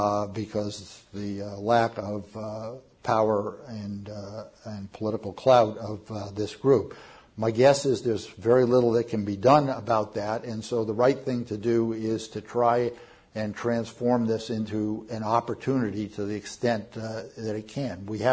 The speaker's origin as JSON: {"language": "English", "region": "New England", "country": "United States", "tie": "born or raised there", "said": "I grew up in New England, and anybody who grows up in New England next to a lake knows that as ice forms, it gets crackly."}